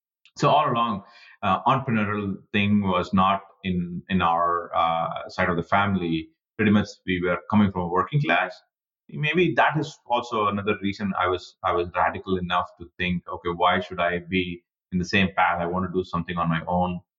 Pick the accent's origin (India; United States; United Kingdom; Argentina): India; So I was born and raised in India. All my childhood, teenagehood, all those time were spent in India.